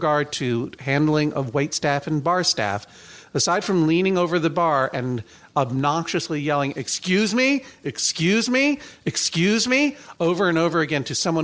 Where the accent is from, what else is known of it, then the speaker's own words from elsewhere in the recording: Milwaukee, Wisconsin, United States; pardon me, but I am from Milwaukee, and this does not comport to my standards.